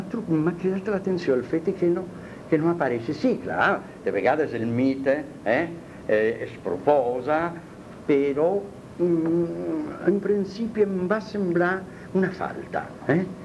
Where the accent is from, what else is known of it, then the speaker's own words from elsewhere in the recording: Sardinia, Italy; Io sono sardo, la mia madre era florentina, di Terradins, ma io no, io sono isliente.